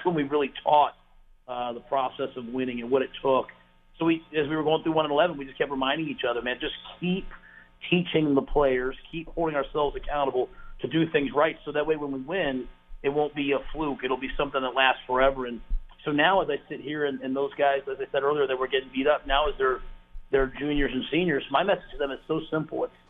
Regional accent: New York City, New York, United States; born or raised there; also born or lived in Pennsylvania

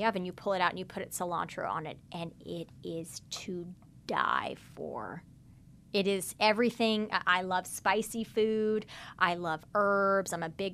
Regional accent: Midwest, United States; I'm not from New Orleans. I'm not from the South. I grew up in the Midwest.

